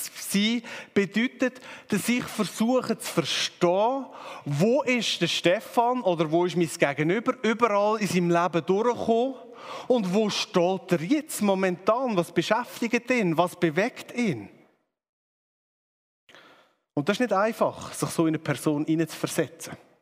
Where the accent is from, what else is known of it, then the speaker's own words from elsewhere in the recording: Aargau, Switzerland; Er hat ein ähnliches Schicksal wie ich, dass er nämlich als Aargauer im Kanton Zürich einen schweren Stand hat.